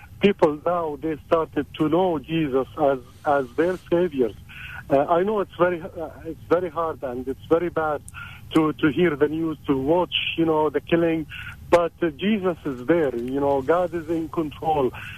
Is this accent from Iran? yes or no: no; Jordan; I'm originally from Jordan.